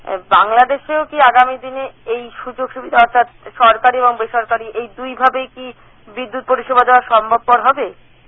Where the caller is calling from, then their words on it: Kolkata, West Bengal, India; আমি কলকাতার সল্টলেক থেকে